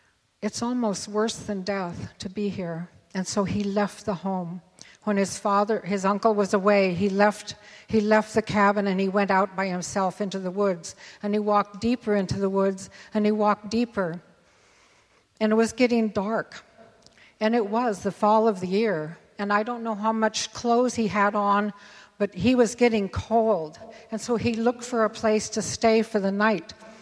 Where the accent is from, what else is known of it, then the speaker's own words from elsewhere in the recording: United States; because we as Indian people believe that we're all born with a pure spirit